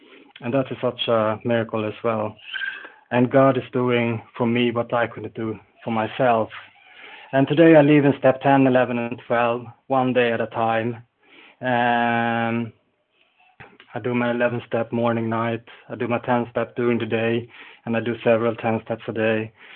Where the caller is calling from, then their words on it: Falun, Dalarna County, Sweden; English is a second language; And I'm calling from Falun in Sweden